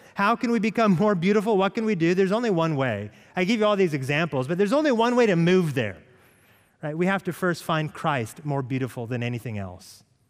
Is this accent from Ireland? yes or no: no; West Coast, United States; I'm from the West Coast, so I have to get over the fact that the mountains are shorter here.